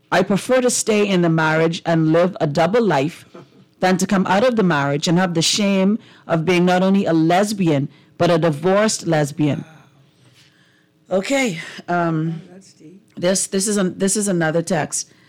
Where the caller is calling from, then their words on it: Grand Bahama, Bahamas; I'm calling from Grand Bahama.